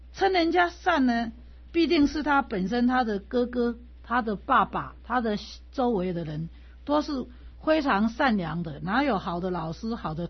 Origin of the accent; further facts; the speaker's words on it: Taiwan; 如果是我们台湾人说，我就去跟旁边换钱来卖给你啊